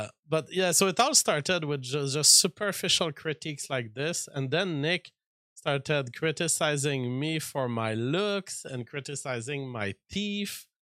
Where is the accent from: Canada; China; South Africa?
Canada; You know, I'm looking at this as a Canadian